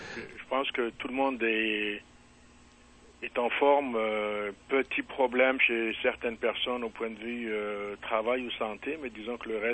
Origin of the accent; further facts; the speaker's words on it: Relizane, Relizane Province, Algeria; Moi, je suis de Relizane